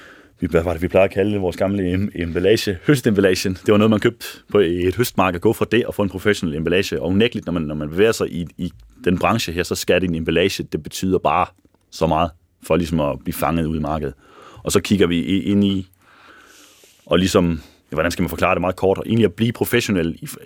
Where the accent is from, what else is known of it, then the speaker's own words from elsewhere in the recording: Odense, Region of Southern Denmark, Denmark; Jeg kommer fra Odense, ligesom Martin, og jeg er snart 29 år.